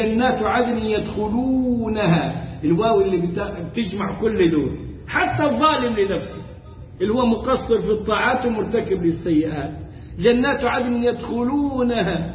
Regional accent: Egypt; accent: Egyptian; بلهجتنا المصرية

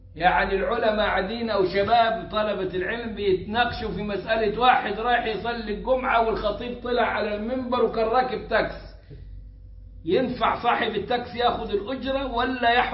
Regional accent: Egypt; وعندنا في مصر

